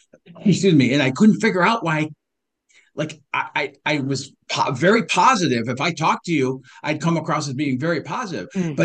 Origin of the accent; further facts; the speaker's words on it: Detroit, Michigan, United States; Yeah, you know, I started out in, you know, I grew up in Detroit, Michigan.